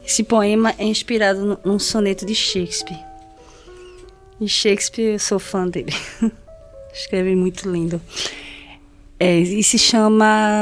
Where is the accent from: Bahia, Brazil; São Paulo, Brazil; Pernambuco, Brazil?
Pernambuco, Brazil; Recife; moved away as an adult; now in Portugal; Nasci no Recife, Pernambuco, sul do Brasil, e nasci em 1978.